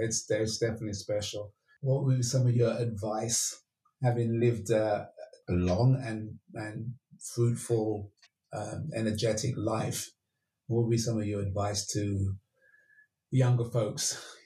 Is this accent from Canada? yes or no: no; England, United Kingdom; it's almost frowned upon for me to speak that way, even in Jamaican company, because I was born and raised in England.